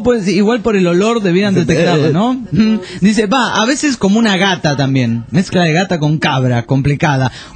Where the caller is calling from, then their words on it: Toluca, State of Mexico, Mexico; de Toluca. Les cuento que aquí hace un pinche frío de mierda, que casi se me congela el culo.